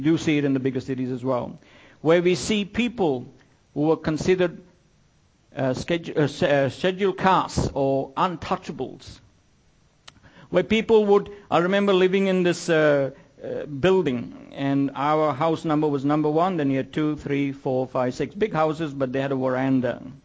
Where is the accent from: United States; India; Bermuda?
India; Nowhere have I seen this work practically than me growing up in India.